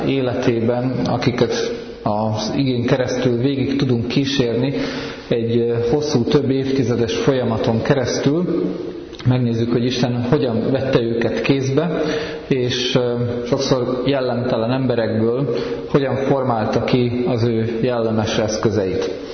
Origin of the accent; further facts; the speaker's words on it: Budapest, Hungary; now in Békés, Hungary; Békésről vagyok. Itt egyébként pesti származású vagyok, aztán lelkipásztori hivatásomat kezdtem Békés megyében, ott vagyok már 20 éve, különféle gyülekezetekben. Békésen lakunk, ott építkeztünk